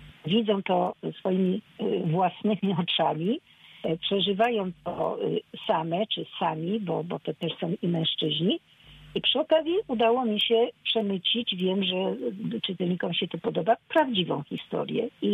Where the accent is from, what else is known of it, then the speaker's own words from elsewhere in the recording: Kraków, Lesser Poland, Poland; born there; kocham Kraków, w którym się urodziłam, w którym urodziła się moja rodzina, moi przodkowie.